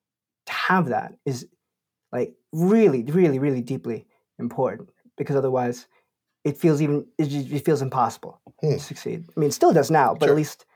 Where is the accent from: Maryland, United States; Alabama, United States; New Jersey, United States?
New Jersey, United States; Teaneck; I'm part Haitian, I'm part Filipino. Right. I grew up in a town called Teaneck, New Jersey, which is one of the most Orthodox Jewish towns in the entire country.